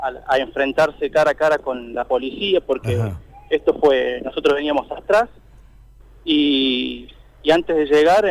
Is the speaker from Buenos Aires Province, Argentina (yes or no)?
no; Córdoba, Argentina; yo me asusté, vengo de Córdoba, donde las manifestaciones no terminan así